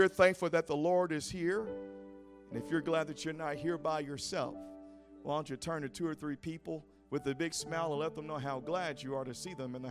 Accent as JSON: {"language": "English", "region": "East Coast", "country": "United States", "accent": "East Coast", "said": "I just heard a little bit of my East Coast accent coming out. I was saying sure, whatever, so much that it just followed me down to the Midwest."}